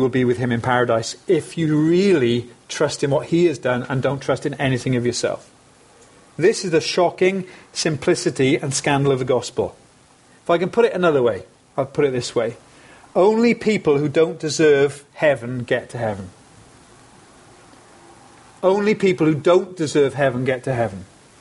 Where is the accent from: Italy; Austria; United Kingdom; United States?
United Kingdom; We're British, aren't we? We hate queue jumpers.